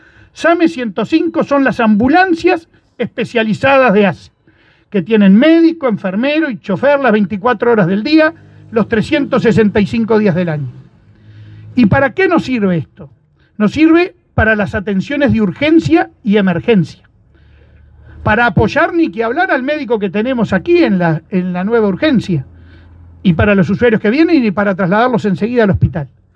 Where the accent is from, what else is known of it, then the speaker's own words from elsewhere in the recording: Las Piedras, Canelones, Uruguay; somos canarios, somos acá de Las Piedras, siempre trabajé como médico aquí